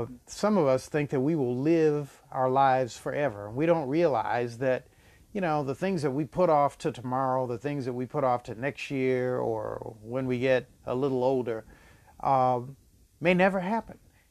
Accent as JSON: {"language": "English", "town": "New Orleans", "region": "Louisiana", "country": "United States", "tie": "born there", "said": "I'm a love child because I was born in New Orleans to my parents who were just young and in love."}